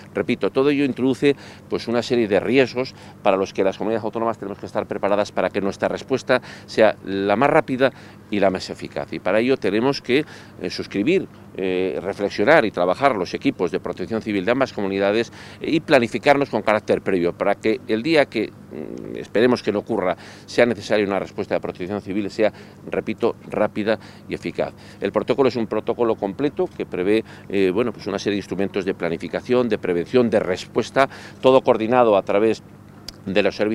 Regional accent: León, Castile and León, Spain; now in Asturias, Spain; los leoneses, los castellanos leoneses, yo soy leonés, en Asturias estamos en nuestra casa, nos consideramos en nuestra casa, prácticamente vivimos aquí todo el verano

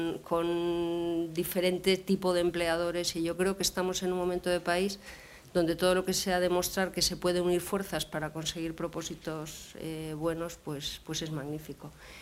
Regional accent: Aranda de Duero, Castile and León, Spain; soy castellano-leonesa, soy de Aranda de Duero

